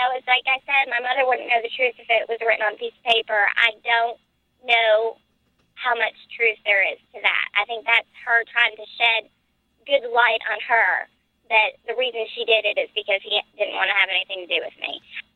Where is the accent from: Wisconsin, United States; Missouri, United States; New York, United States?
New York, United States; I'm not from Georgia. I grew up in New York.